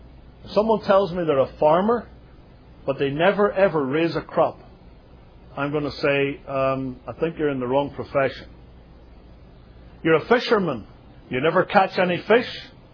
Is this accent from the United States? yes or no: no; Northern Ireland, United Kingdom; I come from Northern Ireland